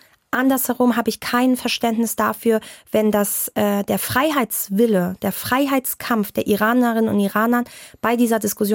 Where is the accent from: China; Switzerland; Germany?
Germany; Hamburg; Ich bin hier aufgewachsen. Ich bin Hamburgerin durch und durch.